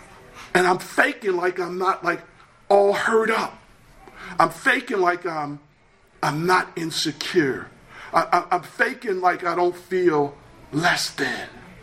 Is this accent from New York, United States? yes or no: no; Baltimore, Maryland, United States; I come from West Baltimore. I come from a family of nine.